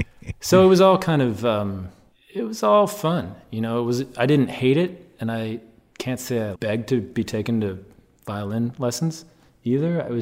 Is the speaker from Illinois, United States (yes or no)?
yes; Chicago, Illinois, United States; I grew up in Chicago on the North Shore, and I studied violin from an early age